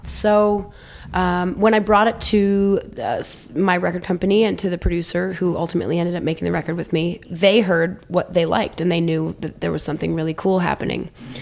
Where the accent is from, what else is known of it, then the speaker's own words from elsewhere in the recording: Vermont, United States; And I think growing up in the Mad River Valley in the Northeast, I had that experience because the town itself had just as much character as the ski mountains that I skied on.